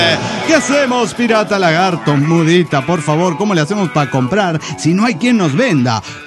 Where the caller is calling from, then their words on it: Villahermosa, Tabasco, Mexico; de la Villa Hermosa, Tabasco, México.